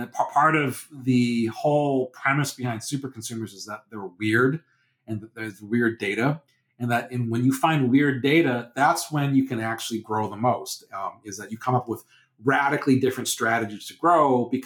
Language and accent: English; United Kingdom; you know, we're British. It's about being respectful and polite to your, you know, people.